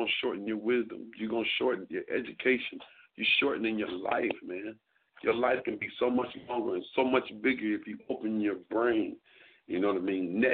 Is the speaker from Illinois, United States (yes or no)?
yes; Chicago, Illinois, United States; Like I was raised in the hood. I was raised in Chicago